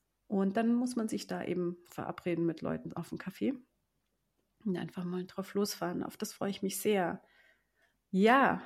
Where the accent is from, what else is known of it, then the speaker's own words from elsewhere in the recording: Munich, Bavaria, Germany; Ich bin viel auf der Welt unterwegs, aber München ist meine Heimatstadt.